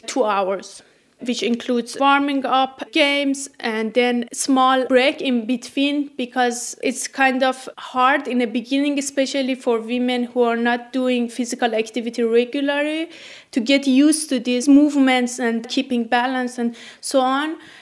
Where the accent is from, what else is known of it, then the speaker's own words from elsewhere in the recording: Iran; now in Freiburg, Germany; I'm living in Freiburg since 6 years. I'm from Iran originally and doing my PhD here in Freiburg.